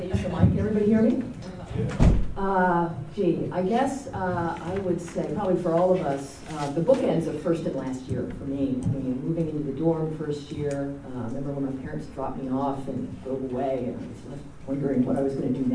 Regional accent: New Jersey, United States; I come from New Jersey, you can probably tell by my accent.

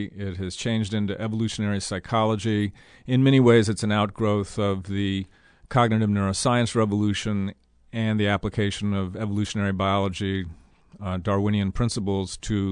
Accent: Alexandria, Virginia, United States; also born or lived in Washington, D.C.; I was born in Washington, D.C., raised in Alexandria, Virginia.

